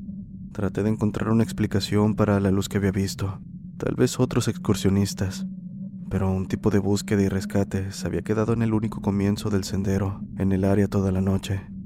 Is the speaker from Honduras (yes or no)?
yes; Danlí, El Paraíso, Honduras; y también de Danli, mi ciudad natal.